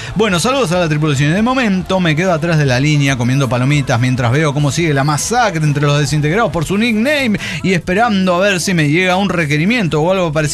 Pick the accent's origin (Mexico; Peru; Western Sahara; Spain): Mexico; Guanajuato; soy de Guanajuato.